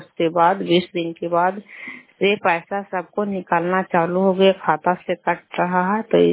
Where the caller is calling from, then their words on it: Nagarnausa, Bihar, India; श्यामा पंचायत से, नगर नौसा ब्लॉक से, नालंदा जिला।